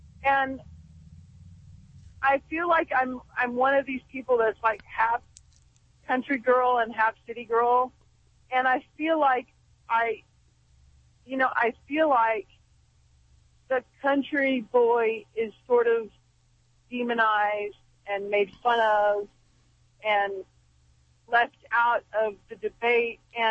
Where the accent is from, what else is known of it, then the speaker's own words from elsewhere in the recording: Baytown, Texas, United States; that's why I say I'm from Houston, Baytown, because I'm driving to Baytown. And I know what it means to be a deep South Texan.